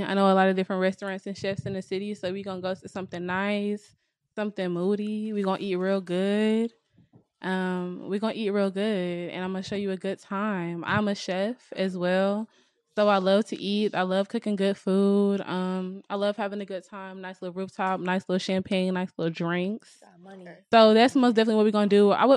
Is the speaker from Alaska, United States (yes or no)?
no; Atlanta, Georgia, United States; Yes. I'm from East Atlanta. Yes.